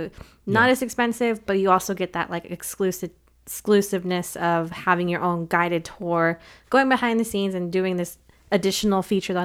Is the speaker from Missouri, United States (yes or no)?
no; Texas, United States; We're Texas. Right. We're from Texas. Of course, we love barbecue.